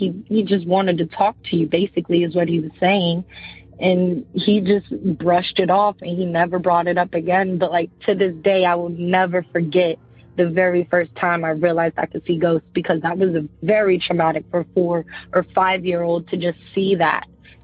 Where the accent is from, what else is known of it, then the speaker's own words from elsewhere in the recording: Virginia, United States; also born or lived in Chesapeake; I'm from Virginia.